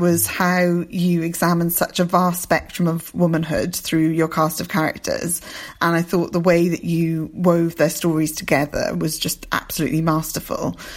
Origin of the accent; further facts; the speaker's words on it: Wales, United Kingdom; now in London, United Kingdom; I live in London, but I'm from South Wales originally.